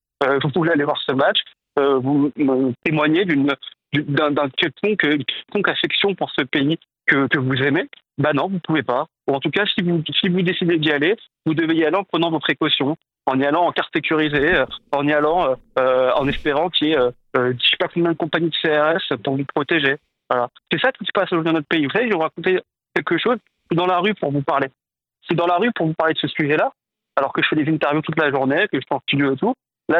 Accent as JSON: {"language": "French", "country": "France", "said": "Nous, on habite ici. On est Français."}